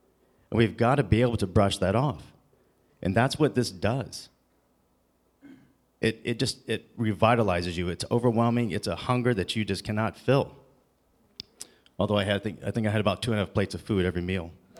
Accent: the South, United States; My father's from the Deep South. I'm from the South myself.

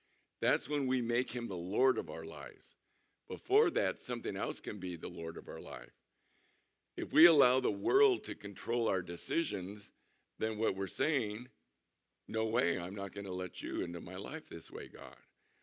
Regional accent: San Diego, California, United States; I mean, when I was growing up in San Diego around the ocean all the time

